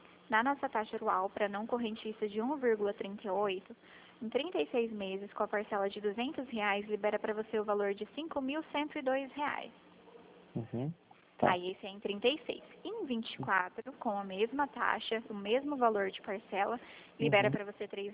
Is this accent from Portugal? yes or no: no; Dourados, Mato Grosso do Sul, Brazil; Eu sou de Dourados também